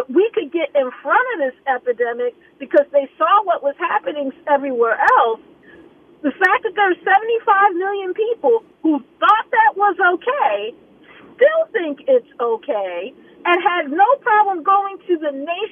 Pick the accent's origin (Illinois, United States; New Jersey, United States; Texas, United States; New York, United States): New Jersey, United States; Pemberton; Well, I'm originally from Pemberton, New Jersey, which is not too far from Atlantic City